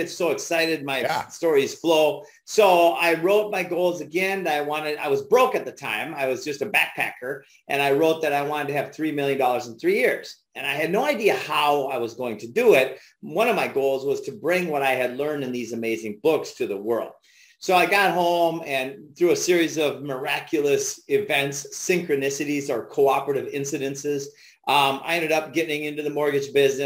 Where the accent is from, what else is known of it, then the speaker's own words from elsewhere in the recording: Minnesota, United States; I grew up in Minnesota.